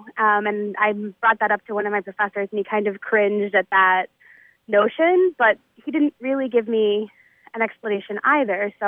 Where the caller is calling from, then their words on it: Bloomington, Indiana, United States; I'm calling from Bloomington, Indiana.